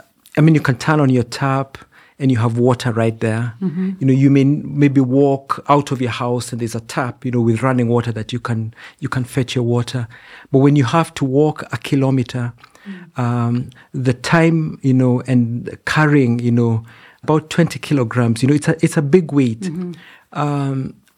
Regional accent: Kenya; It's a real privilege because I'm serving in my nation. I'm serving the people, you know, of my home country.

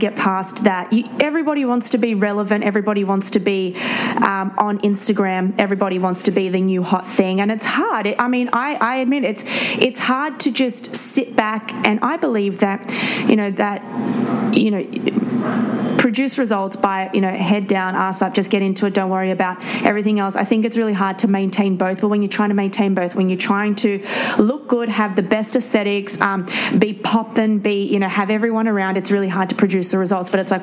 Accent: Australia; I'm an Australian

